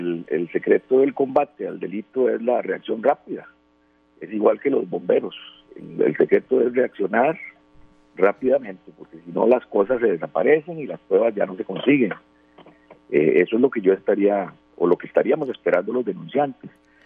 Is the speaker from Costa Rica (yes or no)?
yes; Costa Rica; Yo soy costarricense